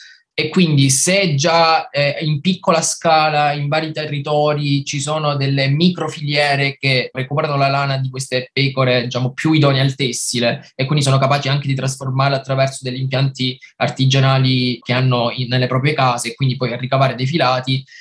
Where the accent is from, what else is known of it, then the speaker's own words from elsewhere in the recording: San Vito dei Normanni, Apulia, Italy; nel mio paese, che è San Vito dei Normanni, un paese in provincia di Brindisi